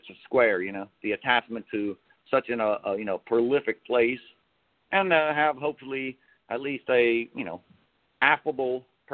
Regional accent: Cincinnati, Ohio, United States; I went home to my hometown, did it there in Cincinnati, got arrested, made the news.

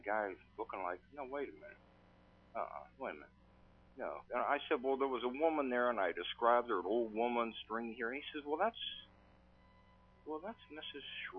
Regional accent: Wheeling, West Virginia, United States; Right here in Wheeling.

